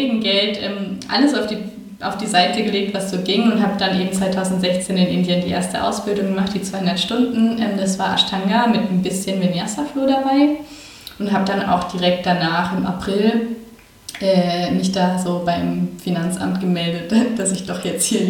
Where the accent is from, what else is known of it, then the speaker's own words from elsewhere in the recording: Bavaria, Germany; Also ich bin aufgewachsen in Bayern. Bin dann nach dem Abitur da auch noch ein Jahr geblieben in München, habe dann FSJ gemacht, das war 2009.